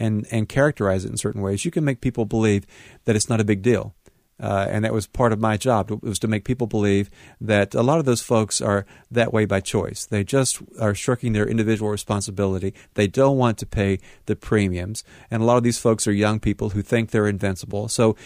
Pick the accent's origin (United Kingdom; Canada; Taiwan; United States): United States; Tennessee; also born or lived in North Carolina; I was born in North Carolina in the mountains. I grew up on the other side of the mountains in East Tennessee.